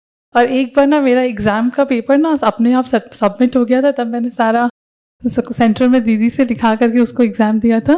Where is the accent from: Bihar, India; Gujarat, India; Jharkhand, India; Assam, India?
Assam, India; Guwahati; मैं गुवाहाटी असम से हूँ